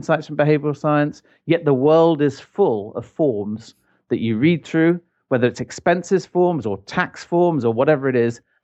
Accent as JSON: {"language": "English", "country": "Ireland", "tie": "born or raised there", "said": "I grew up in Ireland and support the Irish national team"}